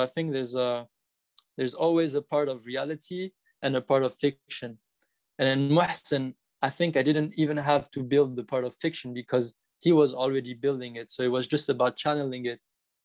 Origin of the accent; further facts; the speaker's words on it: Morocco; and I grew up in Morocco